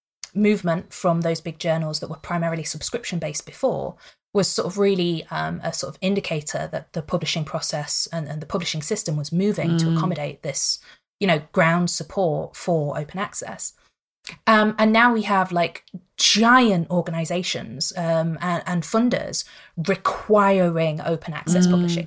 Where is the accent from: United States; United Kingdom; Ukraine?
United Kingdom; the north of England; accent: northern; My very northern accent is really PLOS.